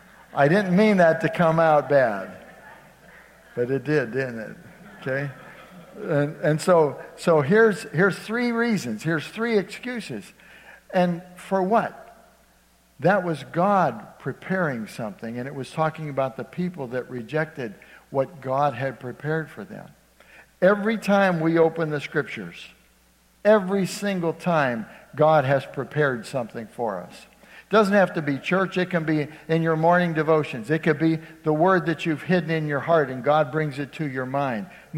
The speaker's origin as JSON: {"language": "English", "region": "Ohio", "country": "United States", "tie": "born or raised there", "said": "I grew up in Ohio, and at least they had them in Ohio."}